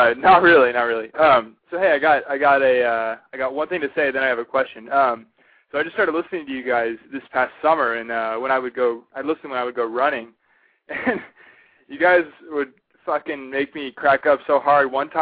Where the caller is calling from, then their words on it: Bethesda, Maryland, United States; calling from Maryland. I'm actually calling from Bethesda, which is right near where the lady caller was calling from earlier.